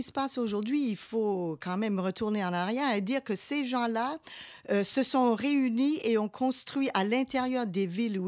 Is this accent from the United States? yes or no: yes; New England, United States; la francophonie chez nous en Nouvelle-Angleterre et dans le monde